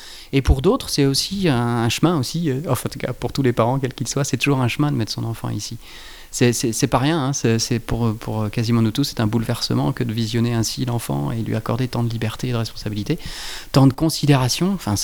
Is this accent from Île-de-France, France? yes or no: yes; Île-de-France, France; en région parisienne, là d'où je viens